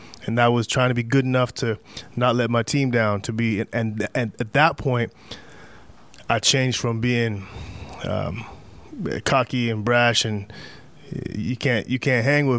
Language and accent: English; Canada; I'm Canadian.